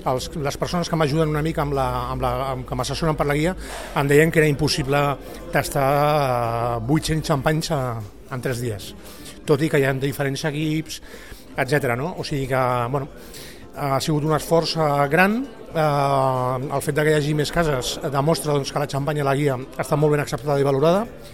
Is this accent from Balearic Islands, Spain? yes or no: no; Catalonia, Spain; jo també com a català, pues, em sento molt content